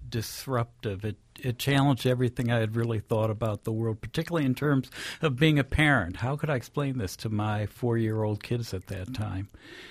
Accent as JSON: {"language": "English", "town": "Cleveland", "region": "Ohio", "country": "United States", "tie": "born or raised there", "said": "I grew up Jewish in Cleveland, Ohio, in a conservative synagogue where there wasn't much talk about spirituality or God."}